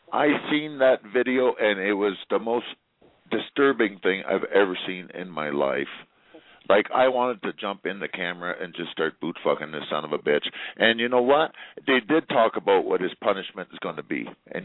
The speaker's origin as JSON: {"language": "English", "country": "Canada", "tie": "born or raised there", "also_born_or_lived": "Paris, France", "said": "I'm sorry to say I'm a fucking proud Canadian. I was born in Europe. I was born in Paris, but I was raised in Canada"}